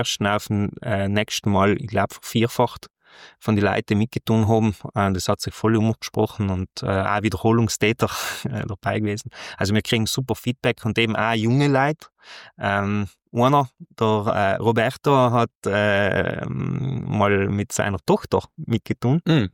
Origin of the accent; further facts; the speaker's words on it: Trentino-Alto Adige, Italy; Da sind wir Südtiroler oft ein bisschen